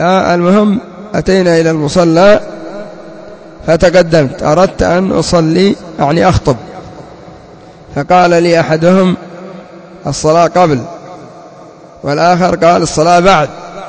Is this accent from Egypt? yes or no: no; Yemen; بعض الناس عندنا في اليمن يحول الكوت أو يحول الجبة